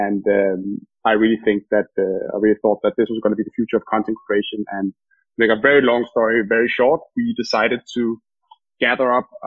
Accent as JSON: {"language": "English", "country": "Denmark", "moved": "as an adult", "lives_now": "London, United Kingdom", "said": "My own personal background is that I'm from Denmark"}